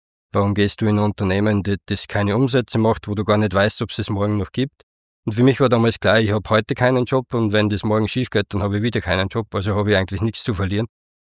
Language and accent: German; Eigenschlegel, Upper Austria, Austria; Bin aufgewachsen in Eigenschlegel, bin dort eines von 3 Kindern, das jüngste, habe 2 ältere Schwestern. Ich würde sagen, ich bin so aufgewachsen, wie man am Land eben aufwächst